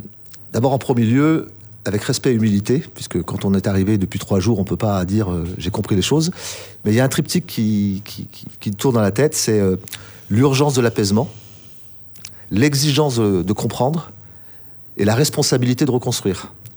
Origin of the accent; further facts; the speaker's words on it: Réunion, France; je suis quelqu'un qui est passionné de son territoire, donc je suis réunionnais.